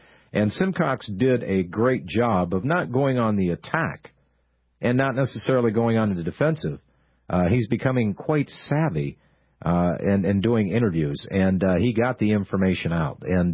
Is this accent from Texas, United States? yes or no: yes; Austin, Texas, United States; This showed up in my hometown newspaper here, the Austin Un-American Statesman